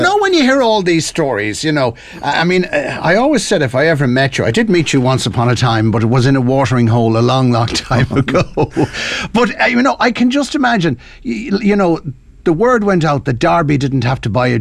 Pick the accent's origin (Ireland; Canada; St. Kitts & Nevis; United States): Ireland; Connacht; But I can remember as a youngster, I'm from Mayo originally